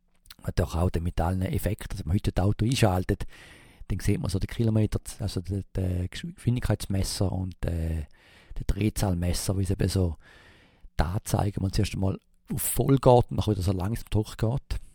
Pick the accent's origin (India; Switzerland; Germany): Switzerland; accent: Swiss; ich kann mir vorstellen, dass ich mit meinem Schweizer Akzent ein bisschen Mühe habe